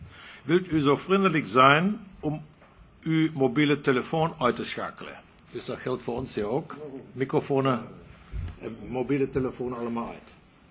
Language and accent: Dutch; Germany; Dutch is a second language; Ik zal die vergadering proberen te leiden in het Nederlands. Ik ben Duitser, dat is klaar.